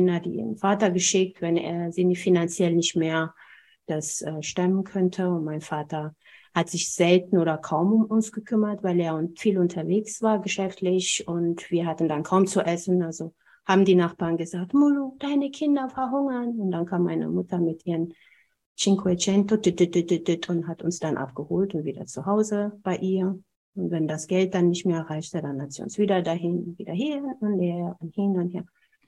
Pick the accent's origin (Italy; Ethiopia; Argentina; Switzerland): Ethiopia; German is a second language; now in Germany; In meiner Kindheit in Äthiopien gab es nicht diese Frage, was willst du werden, wenn du groß bist?